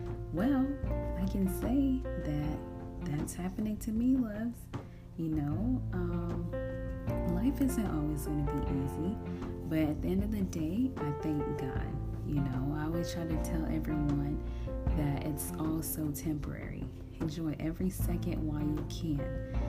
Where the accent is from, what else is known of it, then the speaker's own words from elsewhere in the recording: Mombasa, Mombasa County, Kenya; I was born and raised in Mombasa, Kenya. Yes, I do speak the language fluently, Swahili